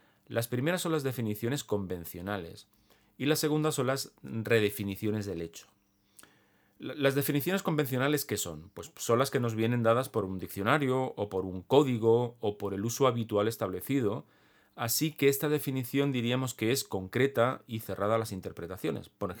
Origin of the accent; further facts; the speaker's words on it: Catalonia, Spain; sobre todo en mi caso, que además soy catalán